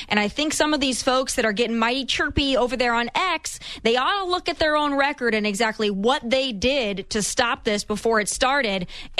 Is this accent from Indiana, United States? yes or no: no; South Dakota, United States; All right, I grew up in South Dakota, so I can't imagine how different Minnesota is from Somalia, right?